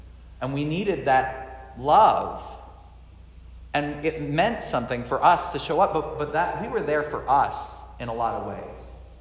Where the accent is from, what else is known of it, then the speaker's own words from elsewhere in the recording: Missouri, United States; I'm from Missouri and I can say that it's so cold here